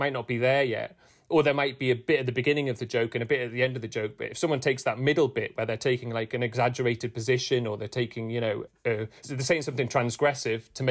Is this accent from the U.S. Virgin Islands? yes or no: no; Newcastle, North East England, United Kingdom; So I'm from Newcastle.